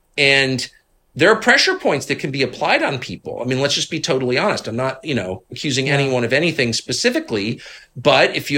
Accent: United States; I'm an American. I was born here. I've never lived anywhere else. Pretty patriotic.

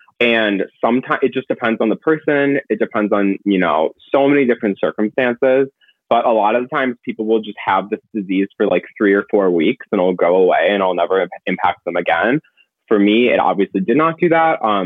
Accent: Minneapolis, Minnesota, United States; I grew up in Minneapolis, and the Minneapolis industry, the Minneapolis like scene just wasn't for me.

